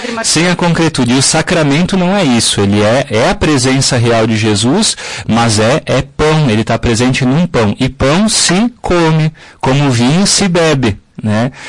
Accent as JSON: {"language": "Portuguese", "town": "São Marcos", "country": "Brazil", "said": "Eu sou de São Marcos, né? A minha família lá também tem os tapetes"}